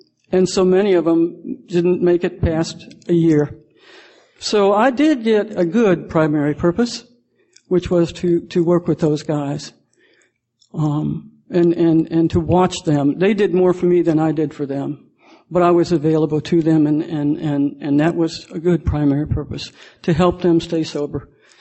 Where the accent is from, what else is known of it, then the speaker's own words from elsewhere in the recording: Chicago, Illinois, United States; moved away as an adult; I was raised in Chicago. I left when I was 25 years old.